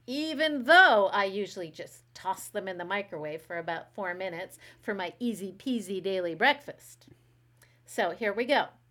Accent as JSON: {"language": "English", "country": "Canada", "also_born_or_lived": "Asia", "moved": "as an adult", "lives_now": "Beijing, China", "said": "I am a Canadian gal who's been living and teaching in Asia for the last 20-some years, and I'm presently stuck in Beijing"}